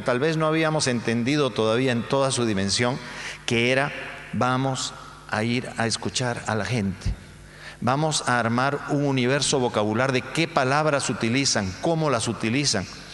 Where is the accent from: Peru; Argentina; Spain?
Peru; cuando yo empecé a trabajar como alfabetizador en mi país de origen, en el Perú